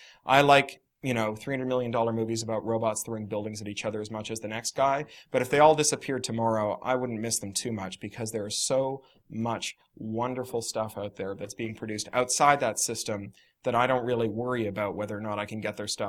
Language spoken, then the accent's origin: English; Canada; Edgar Bronfman Jr., one of my countrymen, I'm a Canadian.